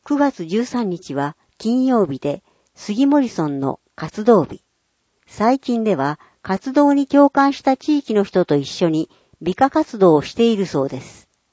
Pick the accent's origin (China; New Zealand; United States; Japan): New Zealand; Christchurch, Canterbury; Japanese is a second language; ガーデンシティ、田園都市として知られる私の故郷、クライストチャーチ市には、たくさんの種類の花が鑑賞できる広い公園や庭園があり、